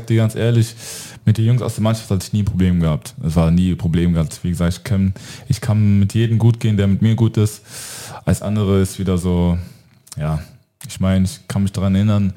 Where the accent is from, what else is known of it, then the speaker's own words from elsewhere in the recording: Mainz, Rhineland-Palatinate, Germany; ich bin aus Mainz und nebendran ist Frankfurt, Wiesbaden, ja, schon alles mega groß.